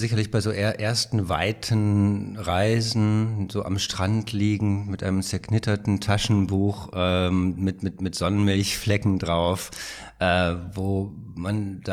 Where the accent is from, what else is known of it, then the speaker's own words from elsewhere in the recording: Rheine, North Rhine-Westphalia, Germany; born there; now in Berlin, Germany; Ich wohne in Berlin. Ich lebe in Berlin. Geboren bin ich in Rheine. Das ist eine kleine Stadt im Münsterland.